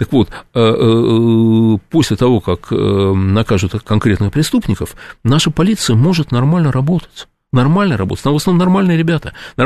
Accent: Moscow, Russia; как москвич

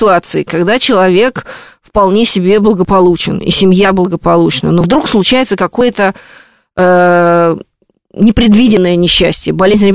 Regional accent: Moscow, Russia; И мы подумали, что же мы, работающие москвичи, не соберем эти $5000.

